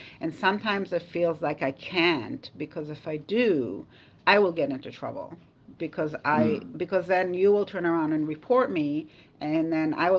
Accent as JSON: {"language": "English", "country": "Israel", "tie": "born or raised there", "moved": "as an adult", "lives_now": "United States", "said": "So I was born and raised in Israel, the country. Moved here when I was 21. I went to nursing school here in Maine at the University of Maine at Augusta and at the University of Southern Maine in Portland."}